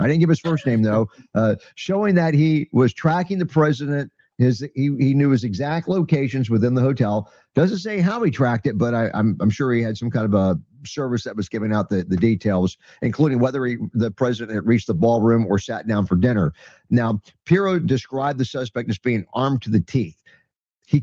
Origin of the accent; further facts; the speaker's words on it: Temple Terrace, Florida, United States; We got Temple Terrace police officer right very close to where I live, because I grew up in Temple Terrace.